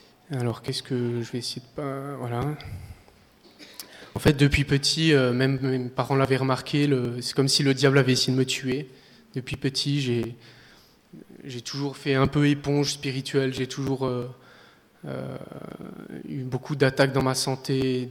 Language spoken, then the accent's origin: French; Nice, Provence-Alpes-Côte d'Azur, France; moi j'ai grandi à Nice, mais je viens d'une famille alsacienne, donc … c'est pas tellement niçois comme nom.